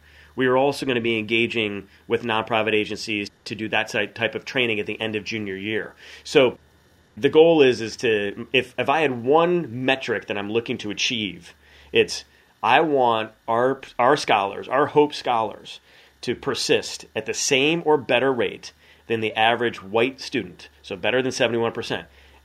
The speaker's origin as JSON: {"language": "English", "town": "Chicago", "region": "Illinois", "country": "United States", "tie": "born or raised there", "said": "when I was growing up in Chicago as a young adult 15, 20 years ago, and I would travel for work and I would get out on the road and I would tell people I was from Chicago"}